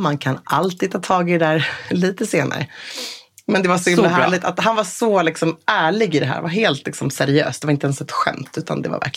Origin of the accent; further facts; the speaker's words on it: Sweden; Jag bara, number one, jag är svensk.